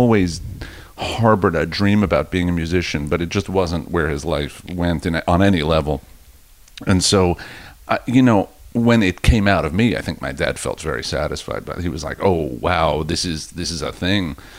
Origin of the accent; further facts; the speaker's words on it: New York, United States; I grew up in Rockland County, and it was really, it was all nice kids.